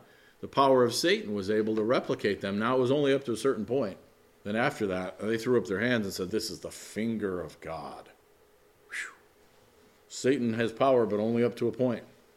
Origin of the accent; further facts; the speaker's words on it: Midwest, United States; And I come from the Midwest, you know, the plains states.